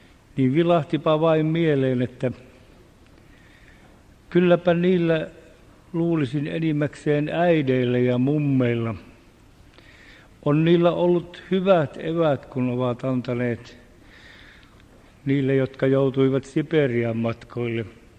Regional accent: Uukuniemi, South Karelia, Finland; No ne ukot tiesi, että minä olen Uukuniemeltä kotosi

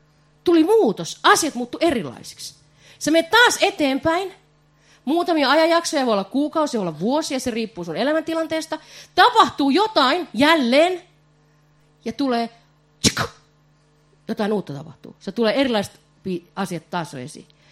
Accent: Valkeakoski, Pirkanmaa, Finland; Mä oon hämäläinen. Mä en tiedä, ootteko te, mutta mä oon Valkeakoskelle syntynyt, niin mä oon vähän hias.

